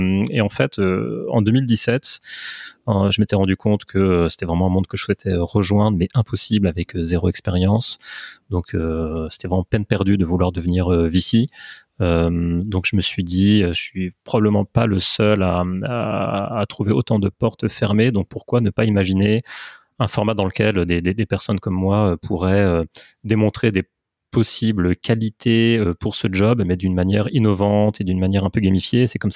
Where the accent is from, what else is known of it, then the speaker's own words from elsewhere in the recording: France; moved away as an adult; now in Geneva, Switzerland; j'ai 37 ans, je suis français, j'habite à Genève depuis 2006, donc ça fait 14 ans maintenant.